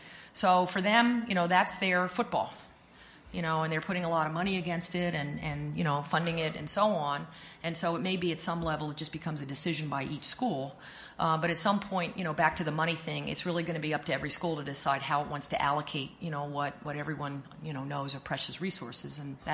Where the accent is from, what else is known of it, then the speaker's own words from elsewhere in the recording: Pennington, New Jersey, United States; the difference between what young girls and young women have now and when I was growing up in Pennington, New Jersey, is night and day.